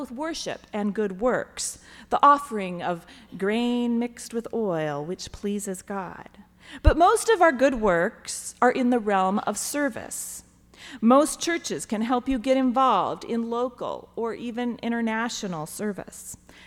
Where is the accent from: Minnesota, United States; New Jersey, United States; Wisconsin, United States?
Wisconsin, United States; Anybody from Wisconsin out there? I'm from the Midwest.